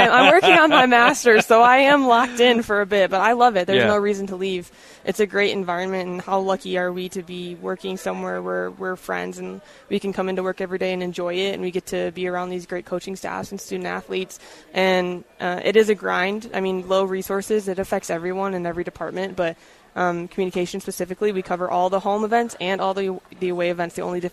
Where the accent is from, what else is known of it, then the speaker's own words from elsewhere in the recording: Michigan, United States; I'm from Michigan originally, the northern part of the Lower Peninsula.